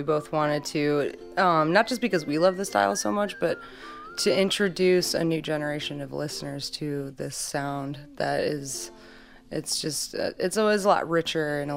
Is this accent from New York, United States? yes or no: no; Kalamazoo, Michigan, United States; also born or lived in Vicksburg; But yeah, I was born in Kalamazoo. I was actually born in the parking lot of Borges Hospital, and my parents lived right down the street.